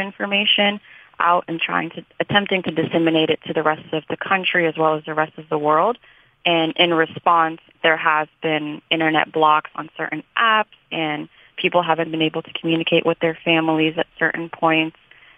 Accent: Sudan; now in United States; And I'm American just as much as I am Sudanese.

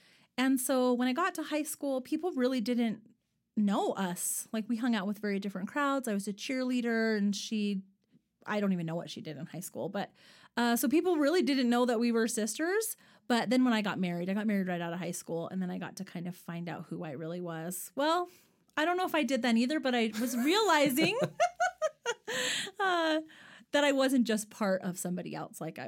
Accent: Henderson, Nevada, United States; Well, I grew up in the Vegas area. So I was born and raised there, and I lived there for 36 years of my life.

